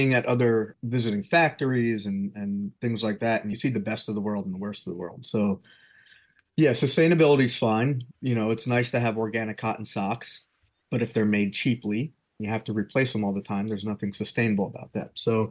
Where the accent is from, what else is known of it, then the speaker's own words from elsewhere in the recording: New Jersey, United States; also born or lived in Bronx, United States; so I'm from New York. I was born in the Bronx. I grew up in New Jersey as a kid and moved back here right after 9/11.